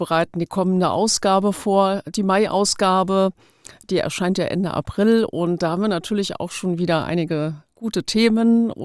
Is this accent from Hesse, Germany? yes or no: yes; Neu-Isenburg, Hesse, Germany; also born or lived in Steinbach; es gibt zwar diese lange Geschichte, Frankfurter Familiengeschichte, aber ich habe erst meine Kindheit im Taunus verbracht, bin in Steinbach zur Schule gegangen und dann sind wir nach Neu-Isenburg gezogen, da habe ich Abitur gemacht. Dann habe ich in Mainz studiert